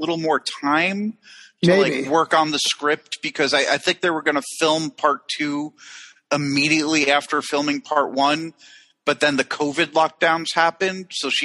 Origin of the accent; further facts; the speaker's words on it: New Jersey, United States; Yeah, I usually say I'm from Jersey.